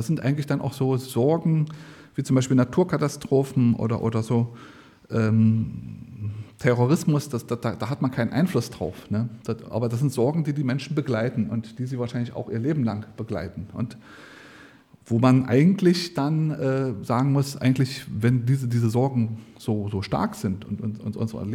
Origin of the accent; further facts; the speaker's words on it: Germany; Wir sind ja auch alle Deutsche